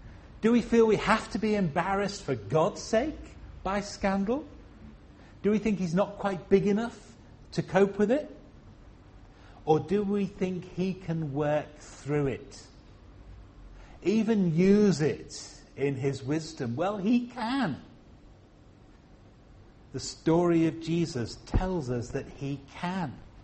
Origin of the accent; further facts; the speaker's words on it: Liverpool, North West England, United Kingdom; accent: Scouse; I don't speak with a Scouse accent very much now, although people who are from Liverpool, I was born and brought up in Liverpool, but people who are from Liverpool can still hear a faint Scouse twang in my voice.